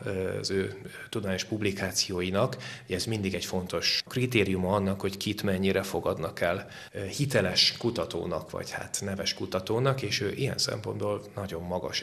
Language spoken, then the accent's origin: Hungarian; Drégelypalánk, Nógrád, Hungary; Palóc gyerek vagyok. Drégei-palánki származású, és hát...